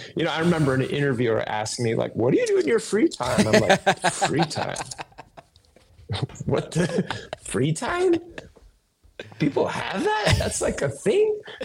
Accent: Northbrook, Illinois, United States; He grew up in Naperville. I grew up in Northbrook. He's like right down the road from me.

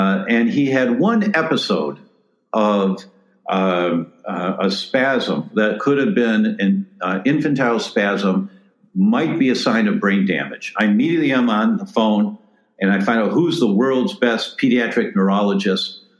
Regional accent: Detroit, Michigan, United States; I'm driving, and I'm originally from Detroit.

